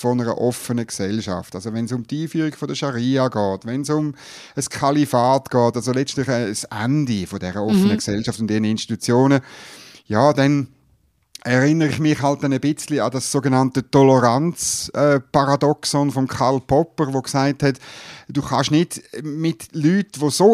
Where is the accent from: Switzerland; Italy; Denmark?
Switzerland; Ich glaube wirklich, jetzt wir als Schweizer, wir müssen da genauer anschauen.